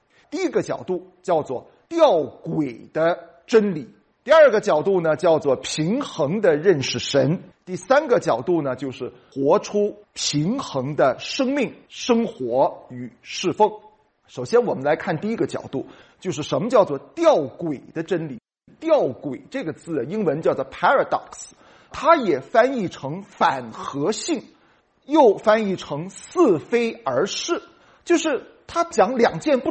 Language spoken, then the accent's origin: Chinese; China; 真的让我想起好像我们中国人所讲的那一个盲人摸象的这个故事。